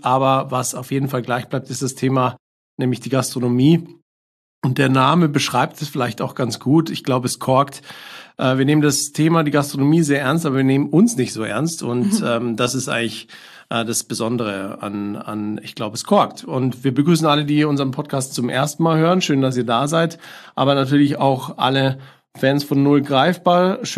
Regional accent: Bavaria, Germany; born there; now in Munich, Germany; Ich bin Familienvater, lebe in München schon sehr, sehr lange, bin aber eigentlich gebürtiger Niederbayer, den man mir nicht mehr anhört.

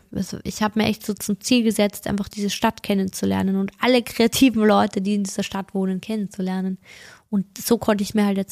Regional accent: Lower Austria, Austria; now in Vienna, Austria; weil ich im Waldviertel schon, ich wollte schon als kleines Kind auf die Bühne

